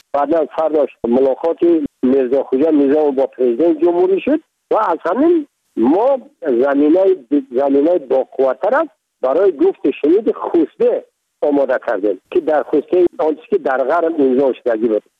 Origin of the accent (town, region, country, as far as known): Tajikistan; first language Tajik